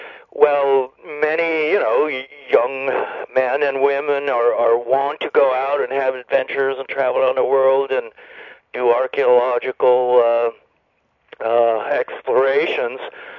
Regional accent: Rocky Mountains, United States; also born or lived in France; I was born actually in France, and my parents are Americans, though, and my father was in the American military, and my family liked to travel a lot. My father was from Colorado, so I grew up traveling and going places with my parents. Also, I grew up in the Rocky Mountains

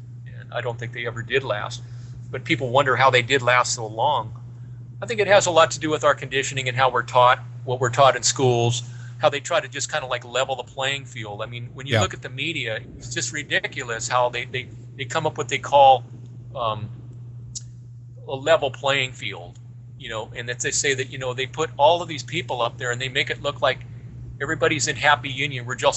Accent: United States; I'm speaking as an American who's hosted over 9,000 people from all different parts of the world.

